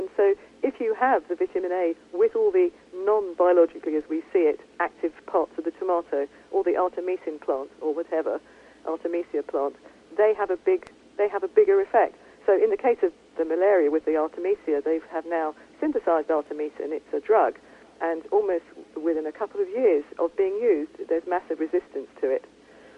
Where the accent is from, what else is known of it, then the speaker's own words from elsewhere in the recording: Ireland; But I'm Irish, and so we understand about the downtrodden.